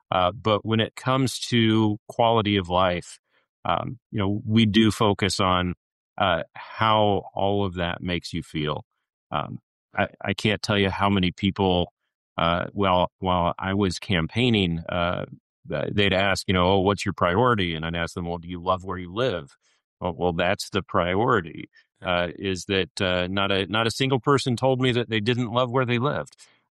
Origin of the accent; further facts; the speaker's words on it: Plano, Texas, United States; now in Pflugerville, United States; I am actually not from Pflugerville originally. I am a native Texan, though, originally from Plano, just north of Dallas. Made the move down here.